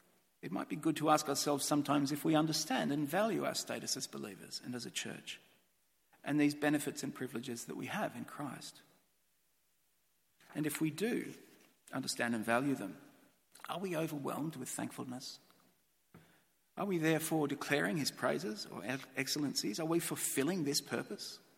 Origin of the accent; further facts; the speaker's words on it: Melbourne, Victoria, Australia; Growing up in Melbourne